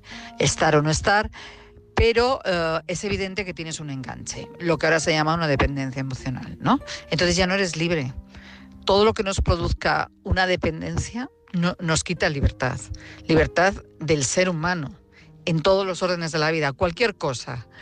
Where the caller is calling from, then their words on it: Madrid, Community of Madrid, Spain; de Madrid.